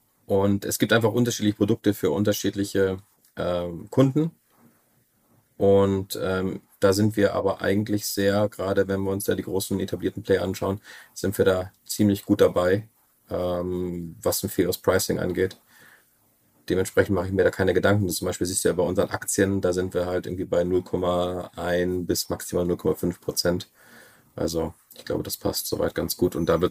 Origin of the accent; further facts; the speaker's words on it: Germany; ich bin ja Deutscher